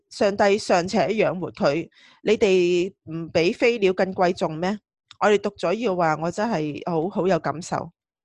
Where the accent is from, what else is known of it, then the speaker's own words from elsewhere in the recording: China; 那个时候我在中国长大，我们教育是爱敌分明